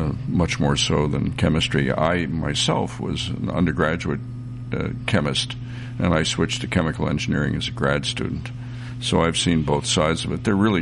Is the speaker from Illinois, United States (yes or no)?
no; New Jersey, United States; I'm an Easterner. I'm originally from New Jersey.